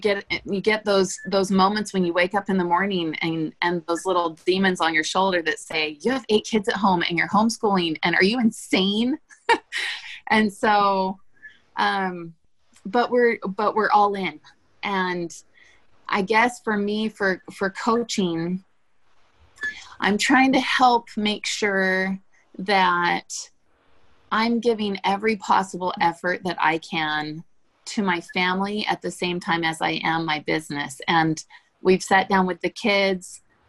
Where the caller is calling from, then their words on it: Mesa, Arizona, United States; I'm in Mesa, Arizona.